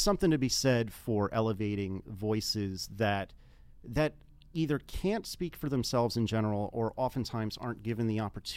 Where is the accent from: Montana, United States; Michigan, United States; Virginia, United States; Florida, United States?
Virginia, United States; Richmond; And I'm from Richmond, Virginia, so I'm only a couple hours south of where they used to live.